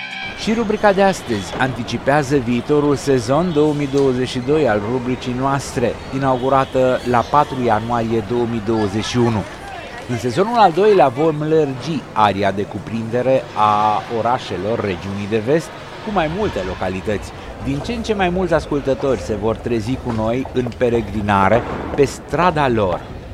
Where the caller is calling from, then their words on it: Oradea, Bihor County, Romania; sunt ascultător din Oradea al rubricii dumneavoastră